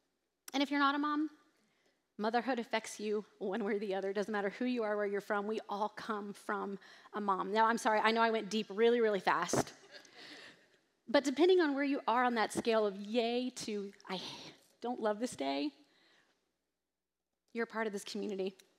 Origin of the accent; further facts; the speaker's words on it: East Coast, United States; If you're from the East Coast, yay, I'm from the East Coast.